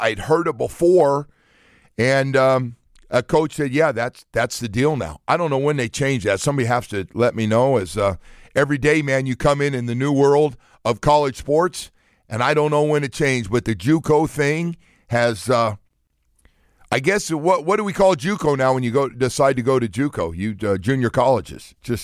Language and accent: English; California, United States; So when I come from California, where JUCOs were back in the 70s.